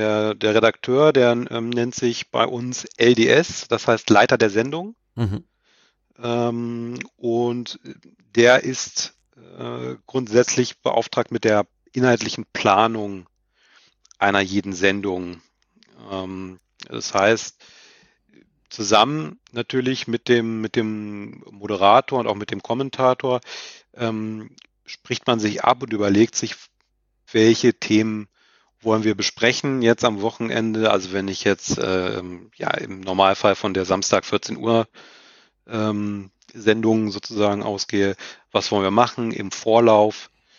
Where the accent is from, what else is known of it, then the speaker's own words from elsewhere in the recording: Mainz, Rhineland-Palatinate, Germany; ich bin auch aus Mainz